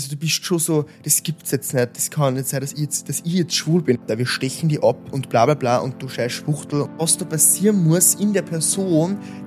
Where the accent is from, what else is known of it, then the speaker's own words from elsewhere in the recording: Thalheim bei Wels, Upper Austria, Austria; Also ich bin aufgewachsen in Oberösterreich in Thalheim bei Wels. Das ist der Nachbarort von Wels, also Wels, sagen wir.